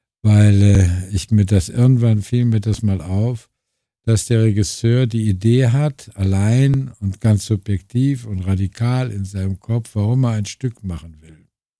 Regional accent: Cologne, North Rhine-Westphalia, Germany; moved away as an adult; also born or lived in Giessen / Munich; da bin ich in Gießen geboren, war aber ganz schnell wieder in Köln, bin hier aufgewachsen. Hab studiert in Köln an der Kölner Uni Theaterwissenschaft und Soziologie und Germanistik.

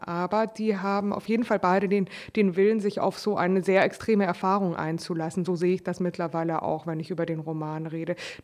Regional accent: Munich, Bavaria, Germany; Ich bin ja aus München.

